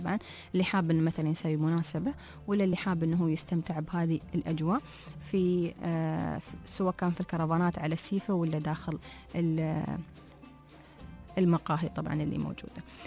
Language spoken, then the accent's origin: Arabic; Oman; من أكثر المكانات السياحية عندنا في عمان